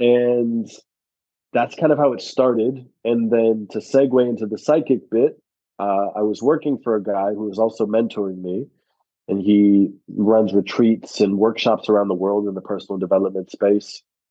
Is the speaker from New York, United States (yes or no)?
no; Los Angeles, California, United States; Originally born and raised in Los Angeles, grew up with a family with a lot of love, not a lot of money.